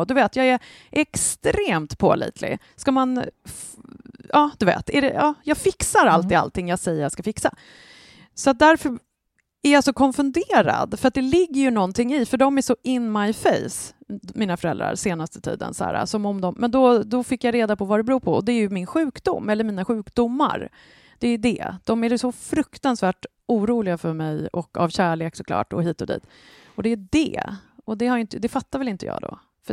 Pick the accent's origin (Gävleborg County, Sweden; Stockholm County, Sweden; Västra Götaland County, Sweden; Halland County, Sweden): Stockholm County, Sweden; Stockholm; Alla kommer hata mig, men det gör inget, för jag är en vidrig stockholmare.